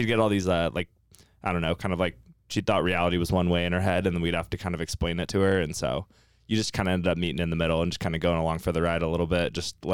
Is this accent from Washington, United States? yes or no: yes; Seattle, Washington, United States; born there; I was born in Seattle and that's where my parents met and like lived for a while or whatever.